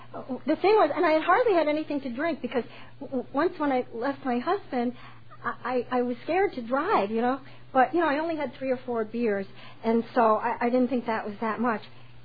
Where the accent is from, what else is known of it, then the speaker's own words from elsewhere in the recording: New York, United States; I'm from New York, and if you don't know what Sing Sing is, it's this humongous prison on the Hudson